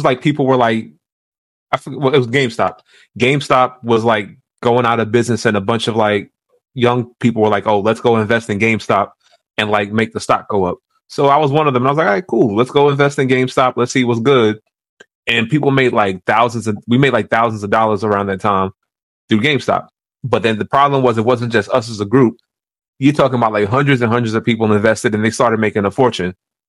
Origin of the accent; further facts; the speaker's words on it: New York, United States; Because we come from, you know, New York, we come from Harlem.